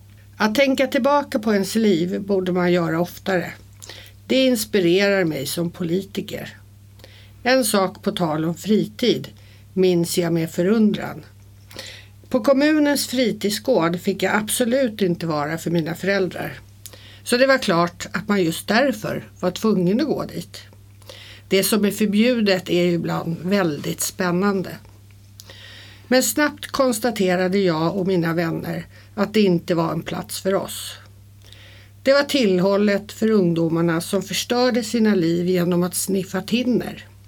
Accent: Bagarmossen, Stockholm County, Sweden; now in Tyresö, Sweden; När jag växte upp i Bagarmossen fanns två stora skolor.

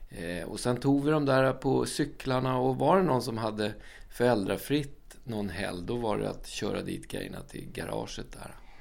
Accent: Skuru, Stockholm County, Sweden; Ja, så där flyttade jag runt från Skure då där jag är född. Ut över Skurebron till andra sidan. Byggde radhus där. Och sen så flyttade tillbaka till Skure faktiskt och byggde hus på granntomten

